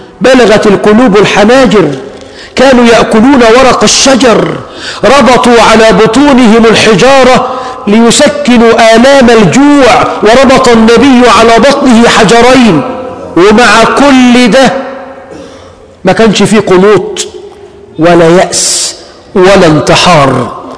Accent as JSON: {"language": "Arabic", "country": "Egypt"}